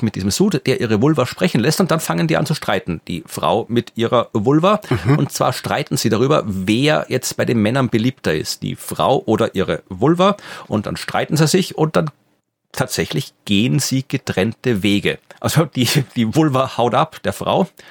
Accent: Lower Austria, Austria; am Ende der Wachau, da wo ich herkomme, Donautal, in der Nähe von Wien

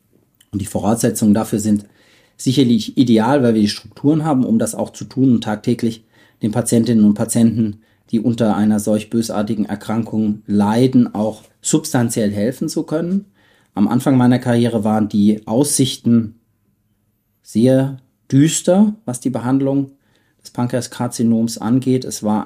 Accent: Heidelberg, Baden-Württemberg, Germany; weil ich ja als Heidelberger auch geprägt bin von dieser Klinik hier

